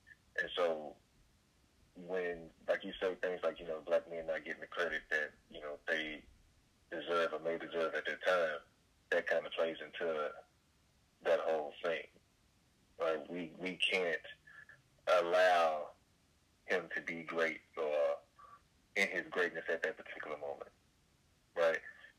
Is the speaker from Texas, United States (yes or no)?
yes; Dallas, Texas, United States; I'm from Dallas, Texas.